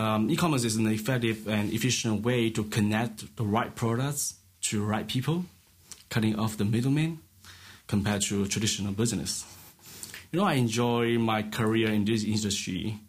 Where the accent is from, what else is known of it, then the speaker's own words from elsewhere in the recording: Chaozhou, Guangdong, China; I come from Chaozhou, China.